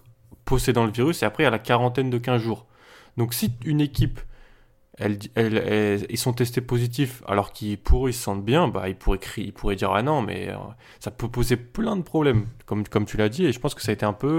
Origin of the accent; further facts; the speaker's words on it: France; chez nous en France